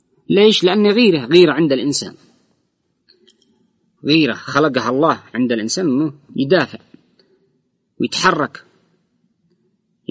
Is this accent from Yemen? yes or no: yes; Yemen; عندنا في اليمن، إسلامية وحميدة وشعب محافظ